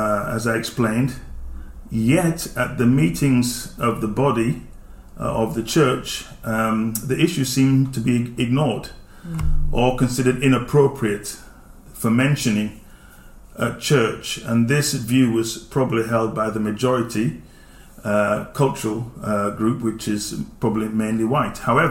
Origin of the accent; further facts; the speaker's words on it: England, United Kingdom; also born or lived in Nigeria; I was born in Nigeria. My father's Nigerian. My mother is from Yorkshire. I did my primary school here in England. I did secondary school mainly in Nigeria, some of it in Canada.